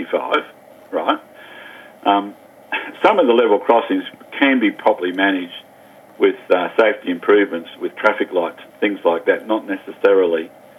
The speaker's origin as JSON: {"language": "English", "town": "Melbourne", "region": "Victoria", "country": "Australia", "tie": "born or raised there", "said": "And I grew up in Melbourne, Steve."}